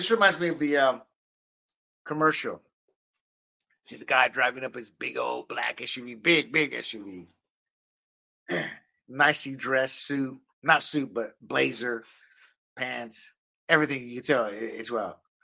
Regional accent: Panama; I'm a big-time gun advocate. I was born and raised in Panama as an American citizen.

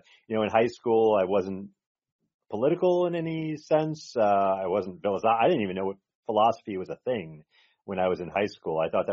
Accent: California, United States; now in San Diego, United States; I'm a California native. I'm in San Diego right now, and I was born in California, but on the other end of the state. I was born up in the Bay Area, in the mid 1970s, and grew up there.

